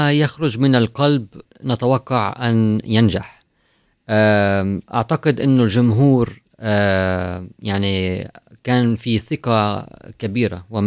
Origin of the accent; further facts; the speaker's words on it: Palestine; في كل ما يتعلق في ما نعيشه كفنانين كفلسطيني